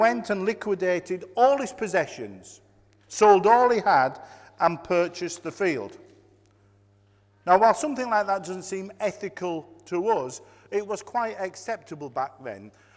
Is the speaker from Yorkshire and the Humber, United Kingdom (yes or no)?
yes; Yorkshire and the Humber, United Kingdom; I want to say, as a Yorkshireman, that's the type of experience I want.